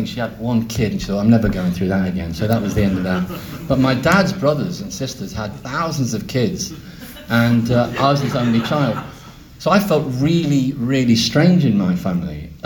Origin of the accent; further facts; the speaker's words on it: Liverpool, North West England, United Kingdom; born there; I was born in Liverpool in 1955, and my parents, I was an only child, which is weird because my big Liverpool Irish working class family.